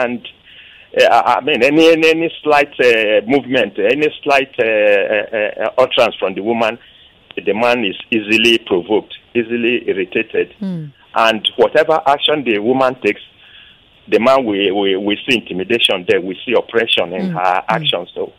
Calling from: Yaba, Lagos, Nigeria; I'm calling you from Yaba.

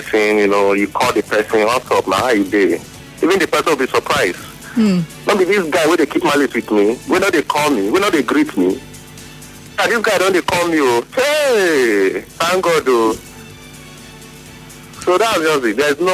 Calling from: Port Harcourt, Rivers, Nigeria; Right now, I'm calling you from Ada George, close to Ikubana's house.

